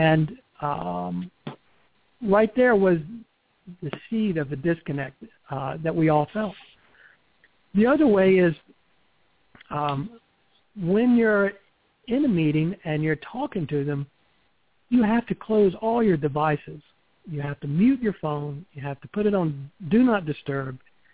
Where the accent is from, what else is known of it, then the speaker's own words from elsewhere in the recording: the South, United States; You know, I grew up in the South.